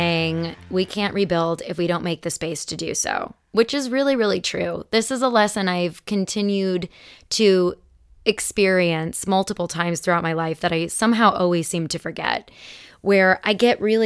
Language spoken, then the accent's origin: English; Elmhurst, Illinois, United States; born there; One of my favorite stories to tell people is I was born in Elmhurst, Illinois, and my sister is 3.5 years older than me.